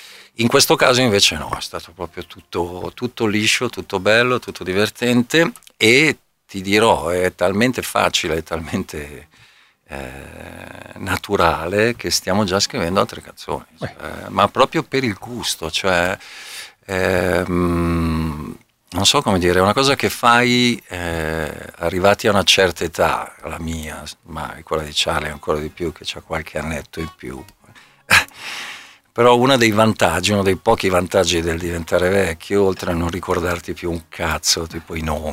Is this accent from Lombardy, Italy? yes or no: yes; Monza, Lombardy, Italy; io sono un brianzolo orgoglioso. Io sono un brianzolo anomalo